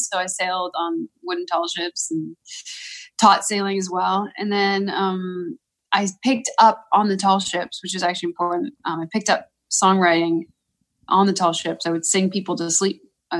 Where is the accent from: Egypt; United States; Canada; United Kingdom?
Canada; I had a student visa and I could work for a year after the, so I had a student visa.